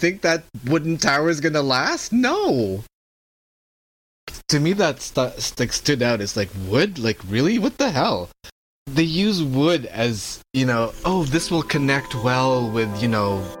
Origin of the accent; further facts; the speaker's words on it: Canada; You just read it, and as a Canadian, you go, do they believe in what they're writing?